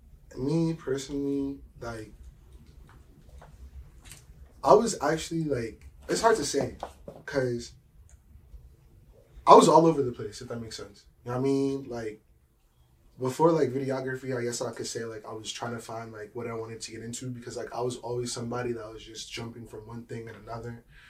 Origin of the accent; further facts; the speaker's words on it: United States; born there; And I was conceived in Guyana, and I was born here in America, you know what I mean?